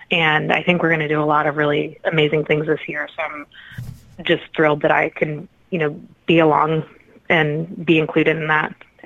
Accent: Midwest, United States; being that we are both from the Midwest

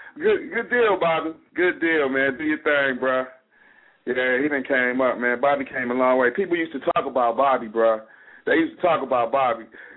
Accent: Nashville, Tennessee, United States; Especially growing up in Nashville, I watched a lot

